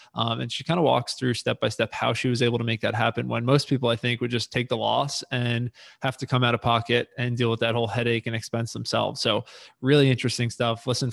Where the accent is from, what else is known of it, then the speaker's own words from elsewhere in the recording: New York, United States; we're both from New York originally, and then we both kind of did some migration during COVID